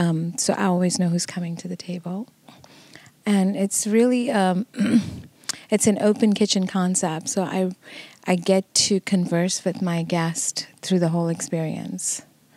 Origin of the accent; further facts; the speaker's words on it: Kerala, India; now in United States; I come from the Indian South. I grew up in the southern region of India in a state called Kerala. I've called the American South home for over 20 years now, two decades.